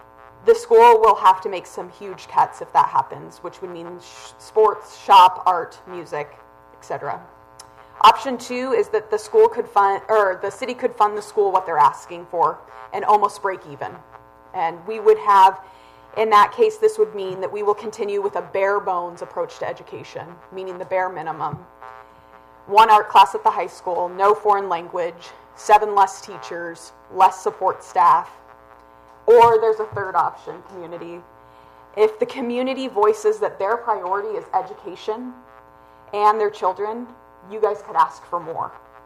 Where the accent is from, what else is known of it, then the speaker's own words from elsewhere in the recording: Wrangell, Alaska, United States; I was born and raised here in Wrangell